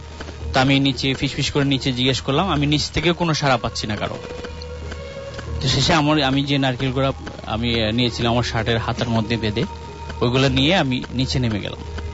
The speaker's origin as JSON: {"language": "Bangla", "town": "Habiganj", "region": "Sylhet Division", "country": "Bangladesh", "said": "আমাদের গ্রামের বাড়ি সিলেটের হবিগঞ্জ জেলায়।"}